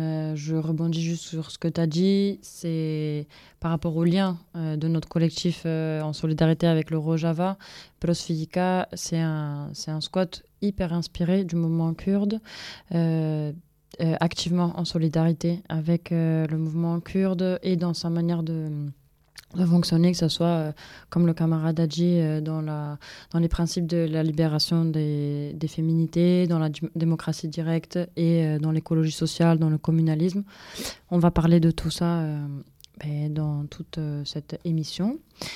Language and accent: French; Greece; Je viens de Grèce.